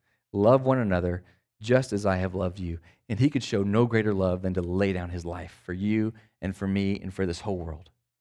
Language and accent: English; United States; Remember, I've been here 15 years, but I'm an American, right?